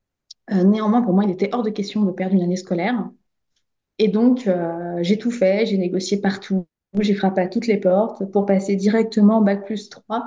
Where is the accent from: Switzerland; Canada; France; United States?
France; Île-de-France; also born or lived in Clermont-Ferrand; Je suis née à Clermont-Ferrand, donc mes premières années de vie étaient sur Clermont-Ferrand. On est arrivé ensuite en région parisienne et en région parisienne, on a également pas mal déménagé. J'ai fait quasiment tous les départements d'Île-de-France.